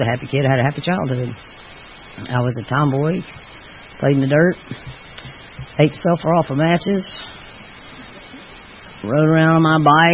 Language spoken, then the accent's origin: English; Atlanta, Georgia, United States; So I grew up in Atlanta, and my daddy ran the motor pool at Fort Mac.